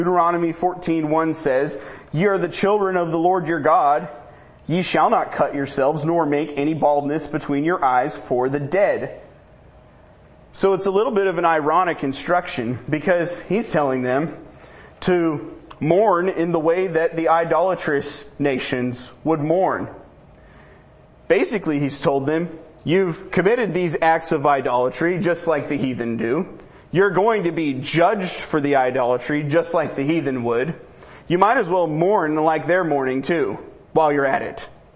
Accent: Pacific, Washington, United States; I'm responsible to go tell Pacific and greater King County, since it's my hometown and the area around it.

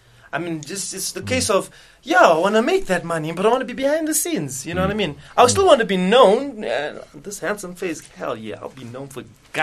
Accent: Zimbabwe; also born or lived in Malawi; We were born in Malawi, but we were raised in Zimbabwe.

